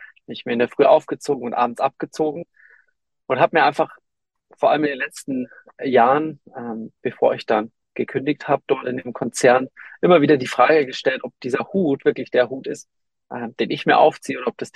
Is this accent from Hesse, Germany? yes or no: no; Munich, Bavaria, Germany; wir kommen aus München